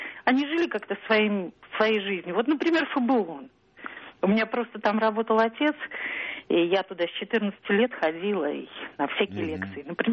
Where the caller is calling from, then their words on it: Moscow, Russia; я из Москвы.